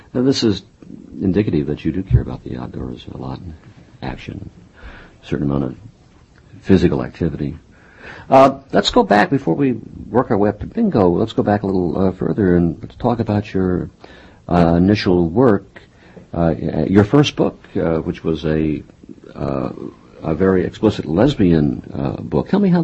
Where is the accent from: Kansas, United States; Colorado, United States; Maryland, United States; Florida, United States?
Kansas, United States; Wichita; Well, I came from the Midwest, and coming from a place called Wichita in Kansas, you look for other places for a career.